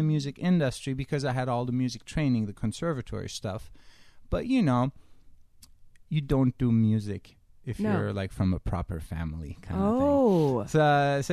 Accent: Istanbul, Turkey; moved away as an adult; now in United States; She came from Eugene, Oregon. I came from Istanbul, Turkey.

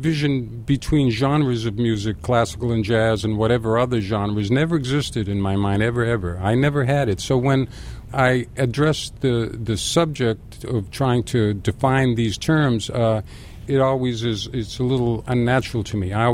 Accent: Boston, Massachusetts, United States; One thing I regret, though, in growing up in the Boston area, now we're talking about classical music, is that Symphony Hall, the famous great concert hall that hosted so many incredible musicians through the early 1900s

